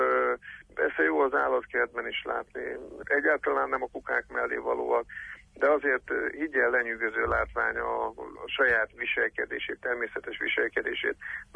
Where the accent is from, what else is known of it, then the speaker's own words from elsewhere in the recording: Hungary; moved away; ugye én magyarországi magyarként költöztem ide, most már harmadik éve élek itt